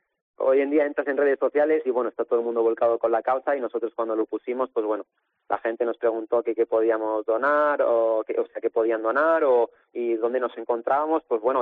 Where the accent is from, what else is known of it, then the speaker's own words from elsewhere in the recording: Vinaròs, Valencian Community, Spain; nosotros estamos en Villarreal, en mi caso yo soy de Vinaroz